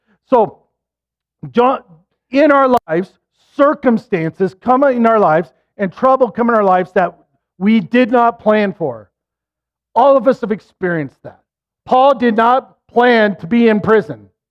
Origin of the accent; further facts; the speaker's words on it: Utah, United States; I grew up in Utah, so I liked watching the Jazz play.